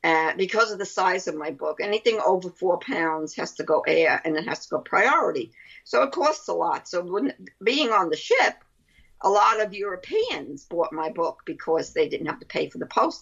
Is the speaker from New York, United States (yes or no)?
yes; Brooklyn, New York, United States; accent: Brooklyn; That's my Brooklyn accent.